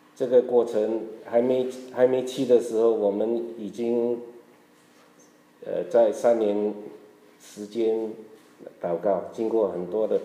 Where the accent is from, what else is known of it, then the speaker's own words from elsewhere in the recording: Malaysia; accent: Malaysian Chinese; 明白我的中文，因为我是马来西亚的中文，你们中国的中文有一点不一样